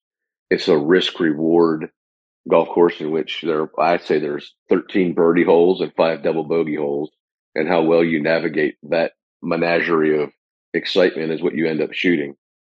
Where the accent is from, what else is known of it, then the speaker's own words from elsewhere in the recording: Pennsylvania, United States; So even though I'm from Pennsylvania, I really liked the idea of in February when I hopped in the car and drove 15 hours.